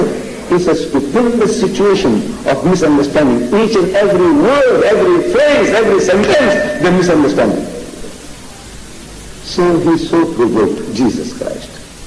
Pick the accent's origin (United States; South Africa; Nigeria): South Africa; I'm from South Africa.